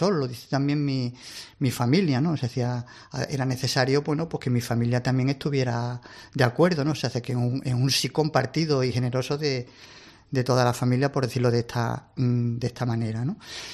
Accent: Almendralejo, Extremadura, Spain; También en Almendralejo, ¿no? De donde yo soy, donde yo vivo y resido, ¿no?

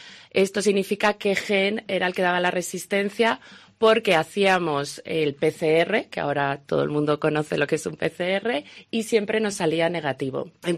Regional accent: León, Castile and León, Spain; sobre todo como leonesa, ¿no?, poder recibir este premio de la ciudad de donde soy.

